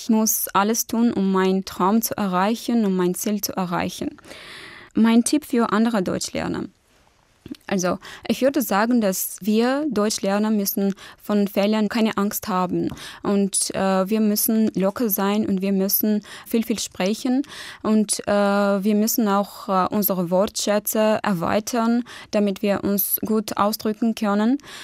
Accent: Yerevan, Armenia; German is a second language; ich komme aus Armenien, genau gesagt aus dem Hauptstadt Jerewan. Ich bin am 23. Dezember 1995 geboren.

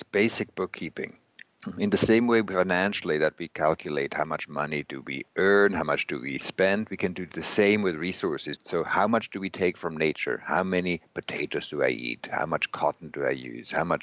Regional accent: Switzerland; I think CO2 emissions in China per person are now larger than in my home country, Switzerland.

